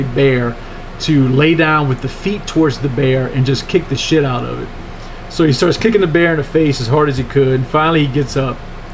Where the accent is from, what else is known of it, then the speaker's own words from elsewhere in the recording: Lake Arthur, Louisiana, United States; I was from Lake Arthur, Louisiana.